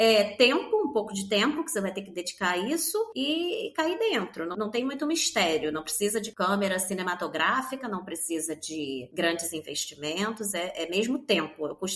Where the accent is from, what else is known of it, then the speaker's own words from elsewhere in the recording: Brazil; now in Lisbon, Portugal; Nós somos brasileiros, já temos uma certa espontaneidade natural.